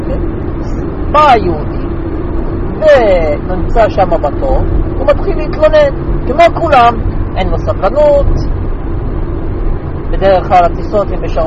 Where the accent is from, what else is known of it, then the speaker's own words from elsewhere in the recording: United States; Hebrew is a second language; אני אמריקאי, יש לי היסטוריה של כמה מאות שנים